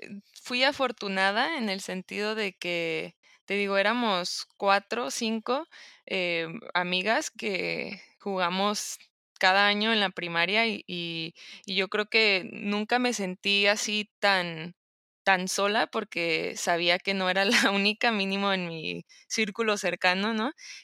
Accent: Tijuana, Baja California, Mexico; yo soy de aquí de Tijuana

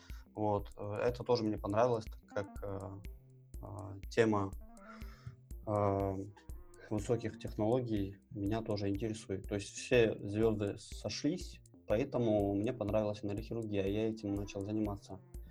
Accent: Dagestan, Russia; нейрохирургов, в общем-то, у меня на родине тоже мало. Это моя родина, это Дагестан.

